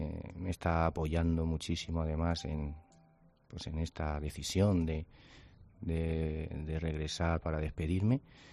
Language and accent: Spanish; Valencia, Valencian Community, Spain; en mi tierra, en Valencia, donde la tierra que me vio nacer, que me vio tomar la alternativa y que he toreado pues tantas y tantas tardes